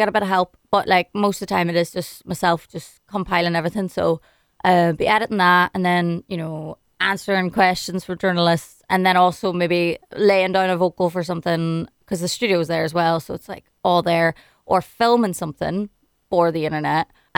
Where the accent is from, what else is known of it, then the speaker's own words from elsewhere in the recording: Ireland; moved away; I had to do it in my hometown because at least I know how the roads work. And I was home for 5 months, and that was it.